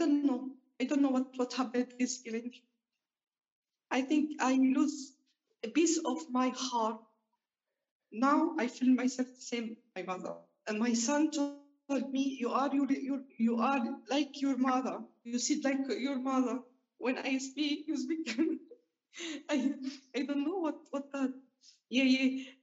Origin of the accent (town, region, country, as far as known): Syria; born or raised there